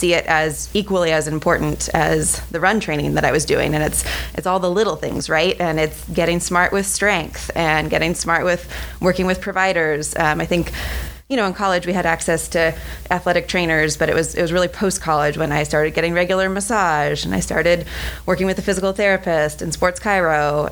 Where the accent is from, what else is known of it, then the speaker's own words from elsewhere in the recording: Davis, California, United States; moved away as an adult; also born or lived in East Coast; now in Seattle, United States; I grew up in Davis, California. Went to college at UC Davis and then finally left after many, many years. Spent the past 7 years or so on the East Coast, and now I live and train in Seattle.